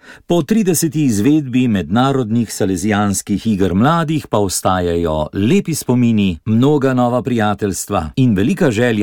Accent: Croatia; prihajam z Hrvaške

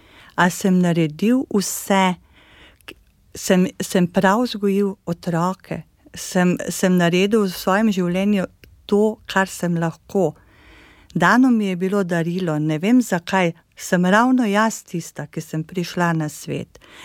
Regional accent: Carinthia, Slovenia; also born or lived in Ljubljana; jaz prihajam iz Koroške, prihajam iz Brezna, drugače sem iz okolice Slovengradca, kjer sem tudi začela svojo pot

